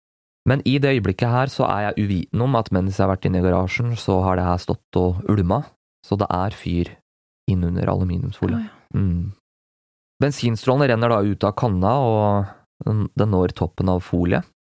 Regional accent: Gjøvik, Innlandet, Norway; Jeg var alene hjemme på Gjøvik.

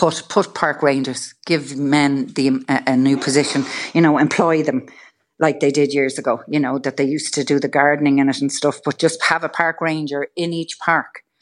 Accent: Dublin, County Dublin, Ireland; And I'm from Dublin 8 and we always saw them in the parks, you know

